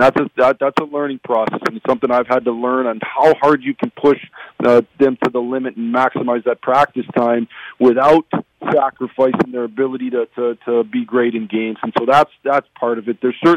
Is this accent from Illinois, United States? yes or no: no; Sault Ste. Marie, Michigan, United States; also born or lived in Detroit; I'm a Michigan boy. I was born in Detroit and grew up in Sault Ste. Marie and spent most of my life, all my life in the Midwest and a lot of my life in Michigan.